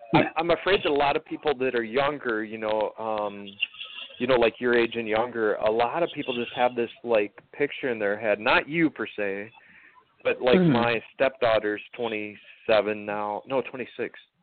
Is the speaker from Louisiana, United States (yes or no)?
no; South Dakota, United States; I'm from South Dakota originally